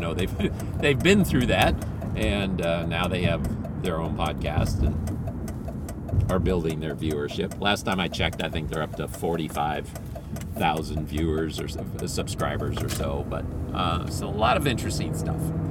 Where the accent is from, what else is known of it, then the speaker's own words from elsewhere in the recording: Philippines; I grew up in the Philippines. I cherish my time in the Philippines. It was lovely. Lovely people, beautiful country, really a wonderful, wonderful way to grow up